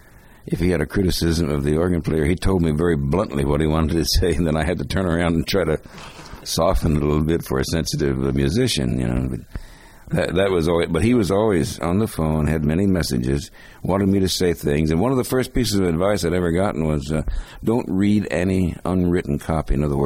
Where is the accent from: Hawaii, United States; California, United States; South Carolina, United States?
California, United States; Hayward; as a kid growing up in Hayward